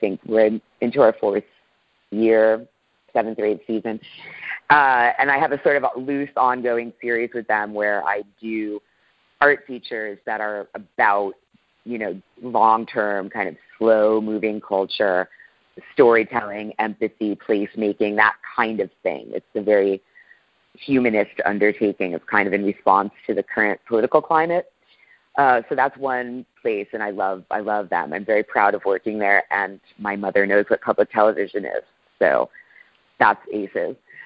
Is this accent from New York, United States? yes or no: yes; New York, United States; moved away as an adult; now in Los Angeles, United States; I'm 45 years old, and I moved to Los Angeles from New York, where I was born and raised